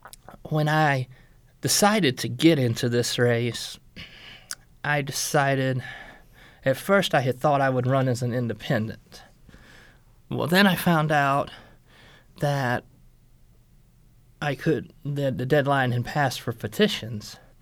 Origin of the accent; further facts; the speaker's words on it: Macomb, United States; also born or lived in Seattle; Well, I'm originally from a small town. I've done my time in a major metropolitan area, so to speak. I came from Seattle. I did 8 years in Seattle. And I see some similarities to the area I grew up in Macomb, and some similarities to Seattle.